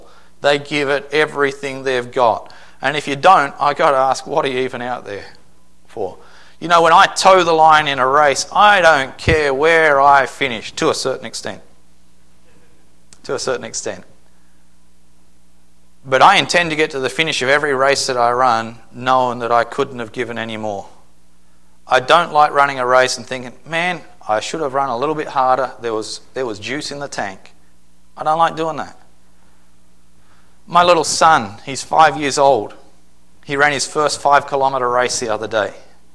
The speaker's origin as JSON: {"language": "English", "country": "Australia", "said": "I'm from Australia and you're not, so..."}